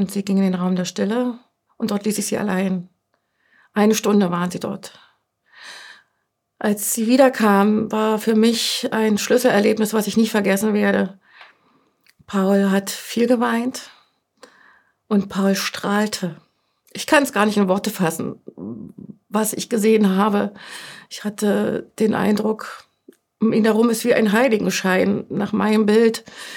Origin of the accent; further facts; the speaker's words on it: Germany; Wir sind in der DDR groß geworden.